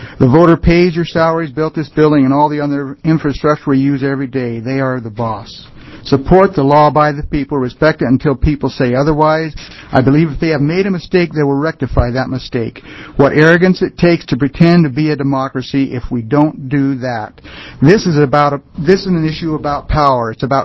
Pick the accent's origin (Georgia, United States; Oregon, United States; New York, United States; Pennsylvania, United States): Oregon, United States; St. Helens; St. Helens, Oregon, but I was working in Rainier